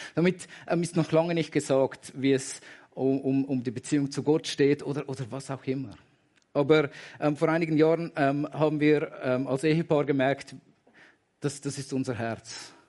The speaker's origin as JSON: {"language": "German", "region": "Zurich", "country": "Switzerland", "tie": "born or raised there", "said": "Ich bin ursprünglich, komme ich von der anderen Seite des Sees. Ich bin im Zürcher Oberland groß geworden. Habe da meine Wurzeln und in einem Dorf mit circa, ich weiß gar nicht, etwa 13.000 Einwohnern und über 10 verschiedenen Kirchen."}